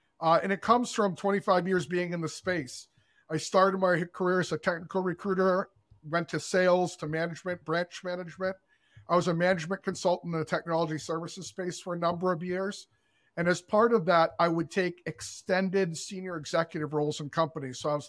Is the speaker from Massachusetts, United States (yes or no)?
yes; Massachusetts, United States; I'm from Massachusetts.